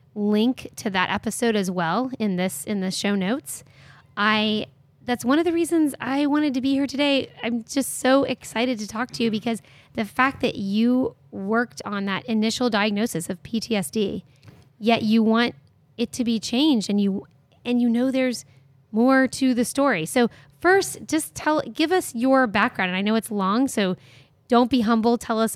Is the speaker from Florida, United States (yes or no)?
yes; Orlando, Florida, United States; from Orlando, therapist at First Orlando Counseling